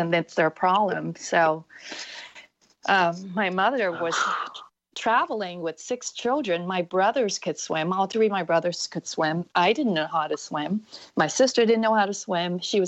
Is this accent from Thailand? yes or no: no; Canada; now in California, United States; I'm Canadian, by the way, still. But California has been my home since 1985.